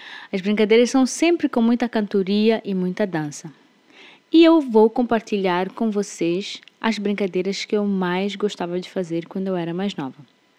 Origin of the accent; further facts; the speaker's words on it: Mozambique; a minha infância e as vivências populares da minha terra natal. A infância em Moçambique, ela é muito lúdica, ela é muito ativa